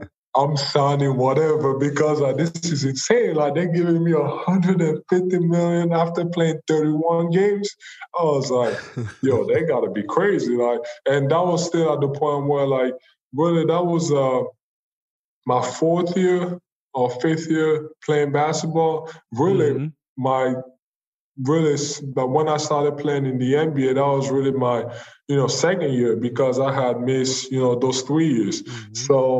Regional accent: Cameroon; I'm not from here, I'm from Cameroon

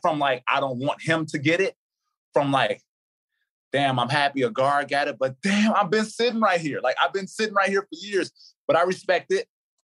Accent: Chicago, Illinois, United States; Like, okay, T.A., you from Chicago. I'm from Chicago.

